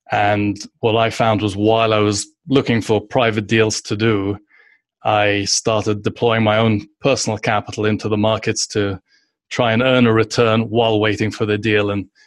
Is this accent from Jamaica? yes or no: no; London, United Kingdom; also born or lived in Turks and Caicos; now in New York, United States; So I grew up in London. I spent most of my time until business school in London. And it was only after that that I first moved to the Turks and Caicos for about 5 years, and then around 2012, 2013, moved to New York.